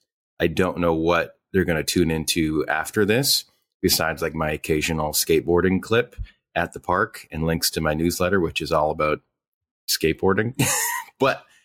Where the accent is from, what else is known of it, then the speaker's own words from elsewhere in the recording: Alberta, Canada; that's the only magazine we got up in my hometown in Northern Alberta.